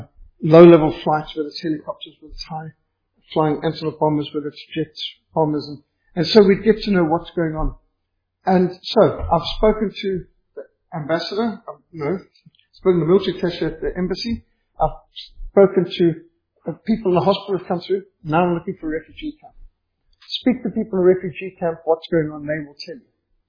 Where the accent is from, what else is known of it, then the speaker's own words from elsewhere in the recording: South Africa; I'd be South African missionary, but got a British passport